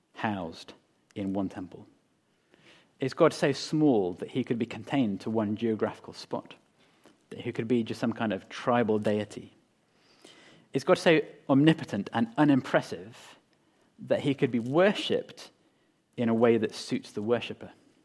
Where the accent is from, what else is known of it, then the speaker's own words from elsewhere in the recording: Manchester, North West England, United Kingdom; I might not sound like I'm from Manchester, but I sort of am.